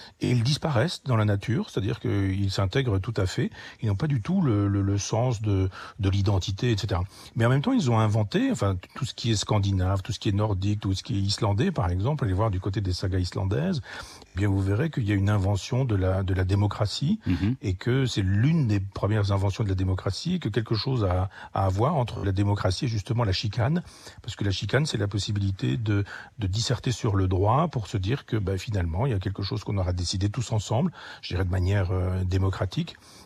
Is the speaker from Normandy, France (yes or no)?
yes; Normandy, France; ça fait 10 siècles que je suis normand et avec une origine viking, très précisément.